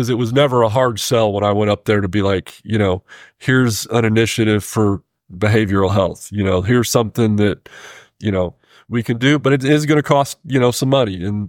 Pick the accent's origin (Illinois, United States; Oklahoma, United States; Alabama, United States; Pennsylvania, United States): Illinois, United States; you know, I'm not a native Missourian, born and raised in Illinois, just across the river from St. Louis.